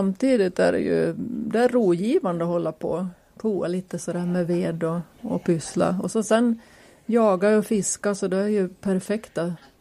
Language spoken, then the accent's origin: Swedish; Håsjön, Jämtland County, Sweden; där vi bodde hemma i Håsjön som små, där hade vi ju heller ingen dusch